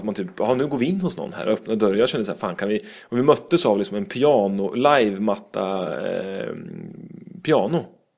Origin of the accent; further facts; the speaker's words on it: Sweden; det är så jävla konstigt att man typ som svensk när man kommer utomlands här